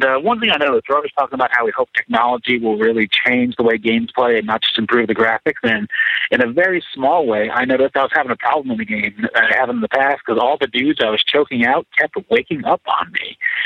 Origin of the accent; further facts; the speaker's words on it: Mississippi, United States; I'm from Mississippi.